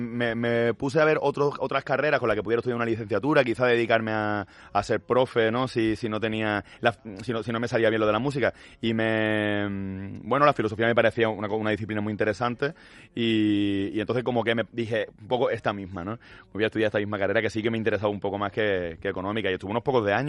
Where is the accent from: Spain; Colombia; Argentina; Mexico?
Spain; Málaga, Andalusia; Yo que soy de Málaga, te la podía llevar a la playa.